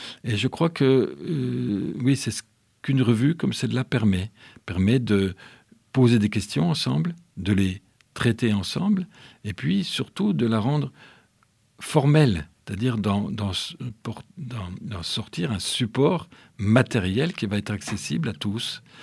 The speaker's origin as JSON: {"language": "French", "region": "Grand Est", "country": "France", "tie": "born or raised there", "said": "Je suis originaire des Ardennes"}